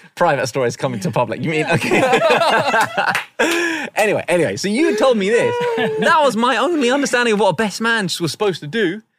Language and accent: English; China; I grew up in China.